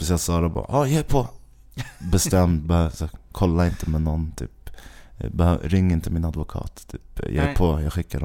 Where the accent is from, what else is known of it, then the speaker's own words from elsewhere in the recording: Stockholm, Stockholm County, Sweden; Jag är från Bromsten i Spånga, samma som